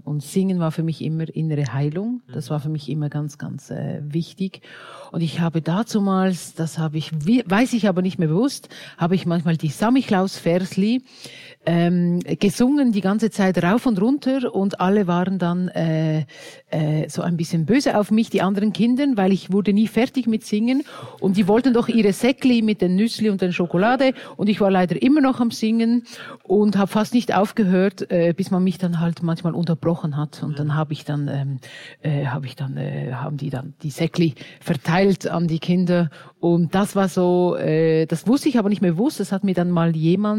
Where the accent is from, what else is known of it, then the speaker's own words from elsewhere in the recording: Switzerland; Ja, also ich bin ja Schweizerin